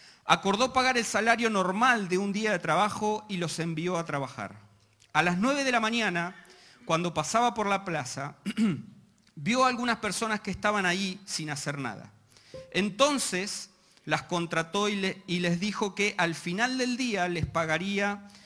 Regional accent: Argentina; now in Chile; entonces terminaba muy achilenado. Y todos mis amigos en Argentina se terminaban riendo, ¡ah, está hablando como chileno! Entonces ahora me propuse tratar de mantener el acento.

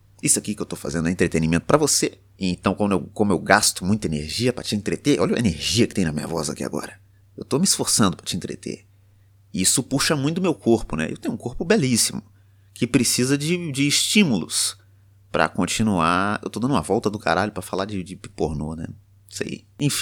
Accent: Belo Horizonte, Minas Gerais, Brazil; born there; accent: mineiro; Porque eu nasci em Belo Horizonte, mas sou nativo, né, vivo em Sabará, que é uma cidade histórica.

